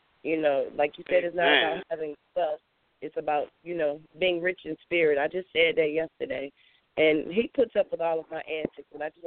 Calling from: Danville, Virginia, United States; I'm calling from Danville, Virginia.

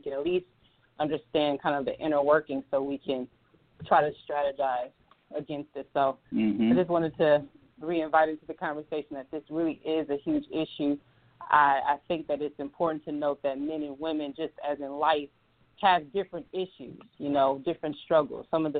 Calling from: Detroit, Michigan, United States; I'm calling from Detroit.

